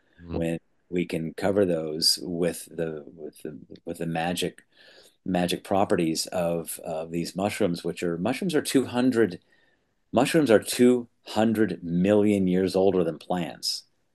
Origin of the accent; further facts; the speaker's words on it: Austin, Texas, United States; also born or lived in California; moved back to Austin because everything was had been burned down in California, and so came back to my hometown of Austin